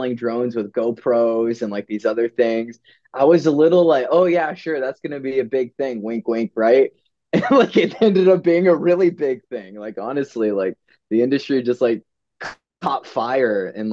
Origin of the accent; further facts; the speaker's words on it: Austin, Texas, United States; So I grew up here in Austin. Both my parents were graduate students at the University of Texas.